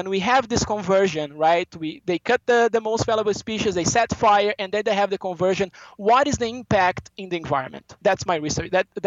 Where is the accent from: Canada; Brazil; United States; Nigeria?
Brazil; South Region; I was born in South Brazil, so I finished my undergrad there, and then I moved to the Brazilian Space Agency, which is in Sao Paulo State, and then I got there, you know, I'm from South Brazil